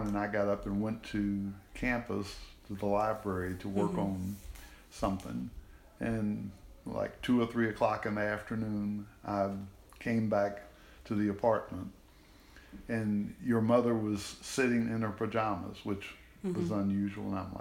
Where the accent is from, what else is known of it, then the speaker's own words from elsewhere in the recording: Louisville, Kentucky, United States; And I always thought that, to my mind, growing up in Louisville